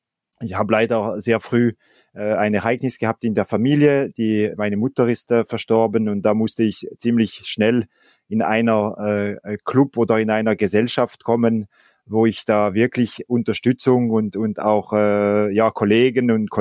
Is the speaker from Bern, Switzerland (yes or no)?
no; Lausanne, Vaud, Switzerland; also ich komme aus Lausanne ursprünglich und ich habe ganz in der Nähe vom See gewohnt.